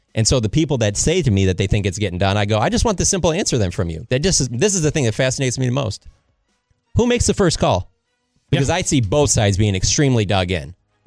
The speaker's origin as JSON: {"language": "English", "town": "Detroit", "region": "Michigan", "country": "United States", "said": "I mean, I'm from Detroit, and I never thought the Lions would be like"}